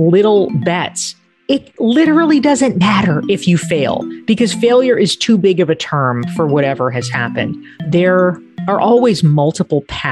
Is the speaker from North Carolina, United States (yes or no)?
yes; North Carolina, United States; But broadly speaking, I grew up in North Carolina. I went off to college early.